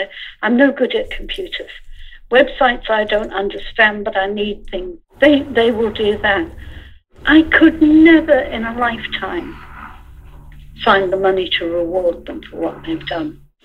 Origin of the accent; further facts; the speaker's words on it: Ireland; I'm Irish. I'm disabled. I'm a woman. I've lived in poverty. I've been to university. I'm from many communities.